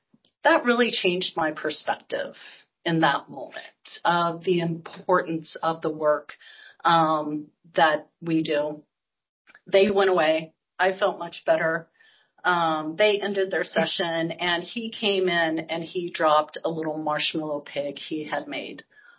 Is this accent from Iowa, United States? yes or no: yes; Iowa, United States; I come from a very small town in Iowa. The entire population of my hometown is approximately 5,000 people, right?